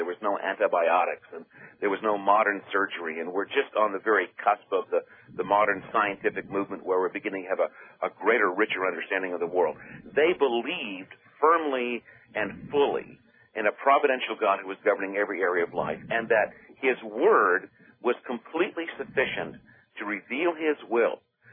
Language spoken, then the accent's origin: English; Maine, United States; I'm from Maine, I grew up in New England.